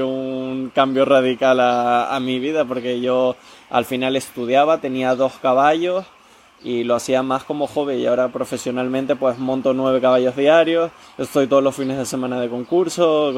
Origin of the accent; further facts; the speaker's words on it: Canary Islands, Spain; En teoría soy de Canarias, nací en Tenerife.